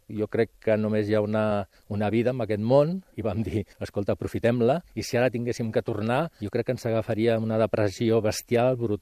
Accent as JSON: {"language": "Catalan", "town": "Barcelona", "region": "Catalonia", "country": "Spain", "tie": "born or raised there", "lives_now": "Gisclareny, Spain", "said": "Al meu barri, que jo sóc de les Corts, i jo quan era petit, allà on hi ha la illa, el Cort d'Inglés, jo jugava a futbol perquè eren camps"}